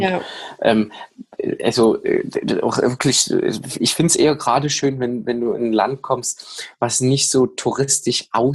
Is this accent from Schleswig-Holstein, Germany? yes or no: no; Saxony, Germany; Aus der Nähe von Dresden.